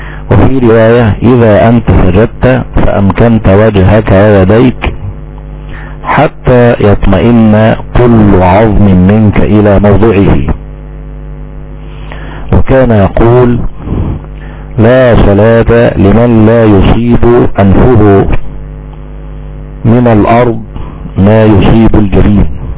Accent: Egypt; الكفت الثني اللي احنا بنسميه عندنا في مصر التشمير.

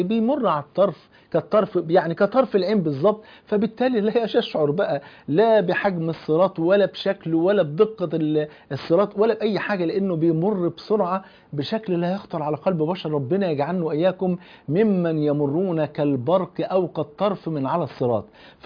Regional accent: Egypt; لان حتى المثل عندنا في مصر بيقول ايه

